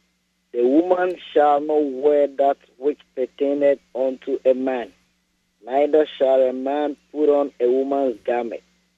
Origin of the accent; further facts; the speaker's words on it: Ghana; moved away; Because I'm from Africa, I'm from Ghana, and that's where I got all these teachings from.